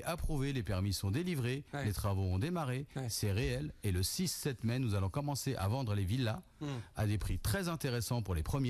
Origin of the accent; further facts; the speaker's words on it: Tunisia; born there; also born or lived in United States; Et on est venu en Tunisie en 2005, où, attiré par ma ville natale, mon pays, le sang.